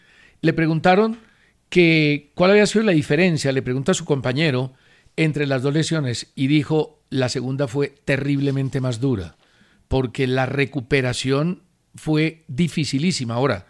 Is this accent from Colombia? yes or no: yes; Manizales, Caldas, Colombia; desde Manizales, desde mi tierra...